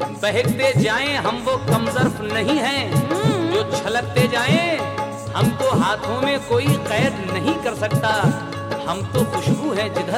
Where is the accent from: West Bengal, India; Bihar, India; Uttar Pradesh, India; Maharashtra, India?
Uttar Pradesh, India; Budaun; और अव्वल तो मैं मुरादाबादी हूँ ही नहीं, मैं बदायूं का रहने वाला हूँ।